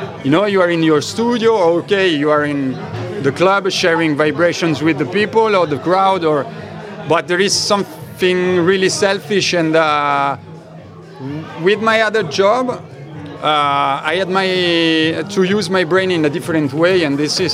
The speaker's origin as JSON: {"language": "English", "town": "Lugano", "region": "Ticino", "country": "Switzerland", "said": "I'm from Lugano, and I have two Italian grandmother, which does not mean that that I'm from Latin America."}